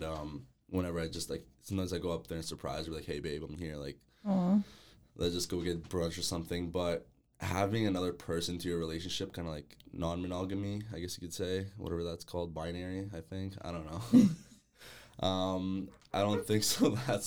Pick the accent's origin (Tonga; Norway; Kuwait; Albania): Albania; I mean, I'm from Albania, so like we always had that aspect